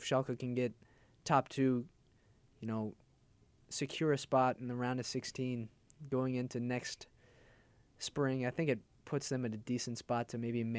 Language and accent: English; United States; as an American soccer man myself